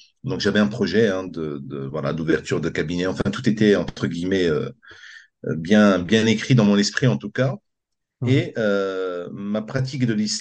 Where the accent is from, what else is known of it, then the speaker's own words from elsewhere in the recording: France; born there; je suis né en France, d'origine algérienne, berbère, donc kabyle plus particulièrement.